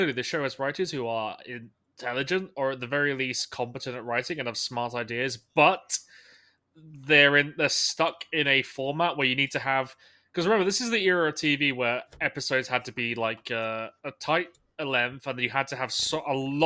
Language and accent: English; Texas, United States; You should have just said so, Jack. I'm Texan. It's fine.